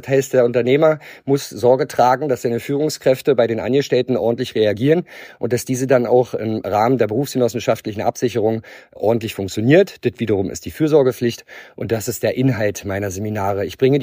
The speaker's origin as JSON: {"language": "German", "region": "Brandenburg", "country": "Germany", "said": "aber natürlich nicht gebürtig, das wird man hören, dialektmäßig. Ich komme aus Übersweide, das liegt in der Nähe von Brandenburg."}